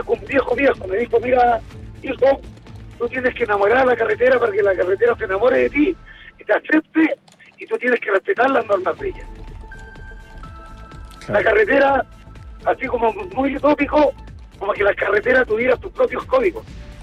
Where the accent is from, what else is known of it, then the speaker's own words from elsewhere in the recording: Cauquenes, Maule, Chile; yo soy de Cauquenes, el día viernes mañana me voy, o sea, más ratito me voy a mi casita a estar con mi familia